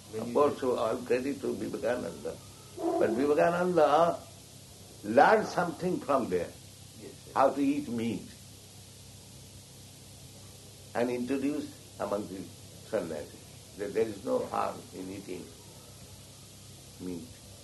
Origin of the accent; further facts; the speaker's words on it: India; Of course, we are Indian, we are poor, that is another thing.